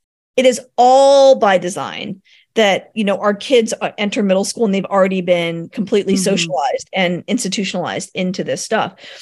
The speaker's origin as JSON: {"language": "English", "town": "Richmond", "region": "Virginia", "country": "United States", "tie": "born or raised there", "also_born_or_lived": "New York City / Colorado", "said": "I grew up in Richmond, Virginia, where I live now. Then I lived 13 years in New York City and then 9 years in Colorado."}